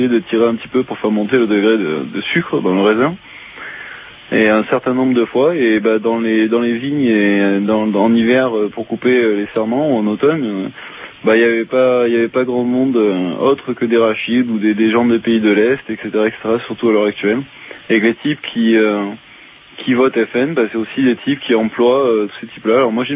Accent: Provence-Alpes-Côte d'Azur, France; Moi je viens du Vaucluse, je suis né là-bas, j'ai passé une bonne partie de ma vie, je continue à y retourner parce que j'ai pas mal de famille, entre Bolène et Orange.

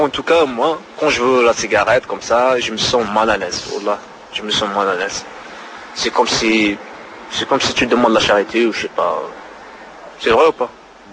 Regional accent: Kabylie, Algeria; now in Paris, France; j'ai 23 ans, je viens de l'Algérie, de la Grande Kabylie en fait.

